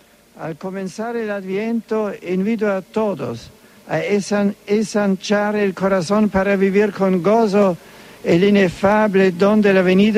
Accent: Bavaria, Germany; Und besonders grüße ich heute die Gäste aus Ruhpolding, aus meiner Heimat.

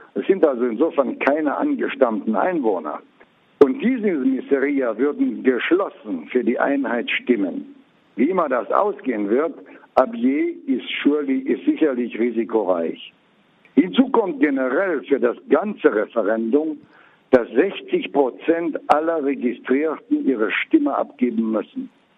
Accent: Leer, Unity, South Sudan; in einer extrem ländlichen Region wie bei uns in Lea

